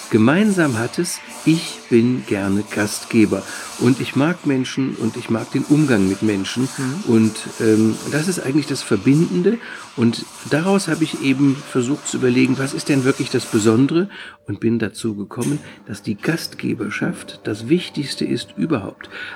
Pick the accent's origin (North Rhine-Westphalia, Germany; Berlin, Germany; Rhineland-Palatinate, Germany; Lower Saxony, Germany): North Rhine-Westphalia, Germany; Düsseldorf; Ich bin Düsseldorfer